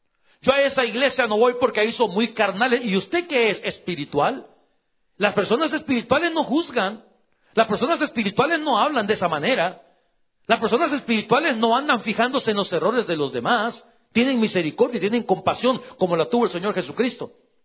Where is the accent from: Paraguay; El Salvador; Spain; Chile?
El Salvador; now in United States; un pastor se divorció allá en mi país, en El Salvador